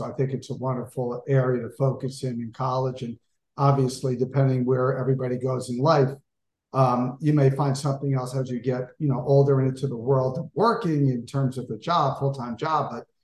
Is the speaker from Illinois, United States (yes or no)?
no; Springfield, New Jersey, United States; I grew up in Springfield, New Jersey, which is in Union County, maybe, I don't know, 35, 40 minutes from Newark Airport. And I grew up really very blessed.